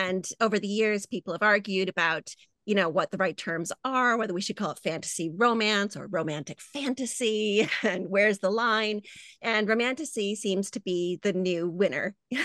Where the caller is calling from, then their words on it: Wales, United Kingdom; I am sitting here in my home in Wales.